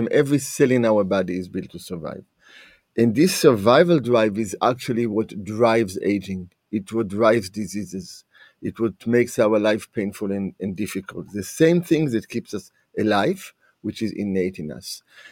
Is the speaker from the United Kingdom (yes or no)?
no; Israel; accent: Israeli; moved away as an adult; now in United States; My accent comes from Israel. I'm a native of Israel. I went to medical school in Israel. And right now I've been in the United States for about 33 years.